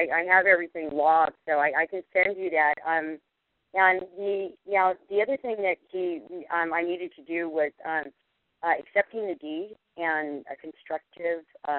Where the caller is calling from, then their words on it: California, United States; I'm calling from California